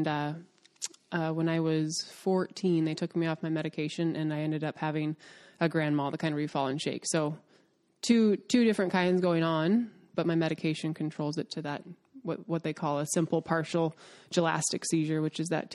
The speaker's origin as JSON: {"language": "English", "region": "Colorado", "country": "United States", "tie": "born or raised there", "said": "Because it's my home state, and my absolute heart and soul is there."}